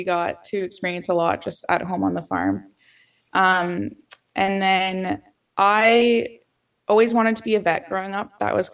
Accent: West Lorne, Ontario, Canada; So I'm West Lorne, Ontario. I grew up on a cash crop farm there, and we have beef cattle as well.

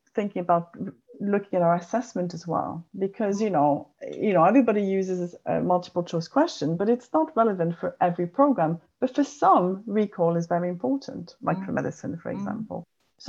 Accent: Canada; I come from Canada

